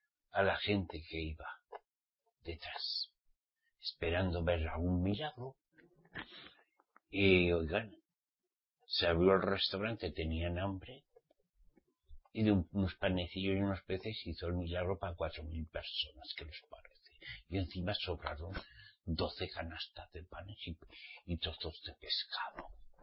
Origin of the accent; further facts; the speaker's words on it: Spain; born there; como soy español, nací en España, pero soy de Israel. Redimido por la sangre de Yahshua. Pertenezco a Jerusalén celestial.